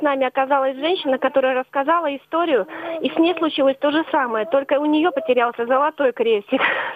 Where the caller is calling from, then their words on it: Kaliningrad, Kaliningrad Oblast, Russia; я звоню вам из Калининграда.